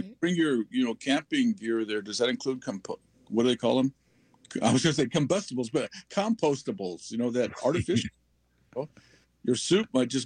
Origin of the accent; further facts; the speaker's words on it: Oklahoma, United States; Oh, you know, I'm from Oklahoma originally, so it's... I know a lot about that circumstance down there.